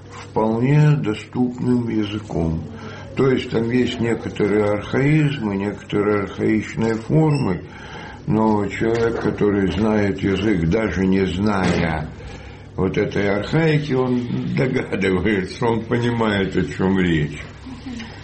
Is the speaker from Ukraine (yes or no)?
yes; Dnipro, Dnipropetrovsk Oblast, Ukraine; я же из Днепропетровска, сейчас это называется Днепро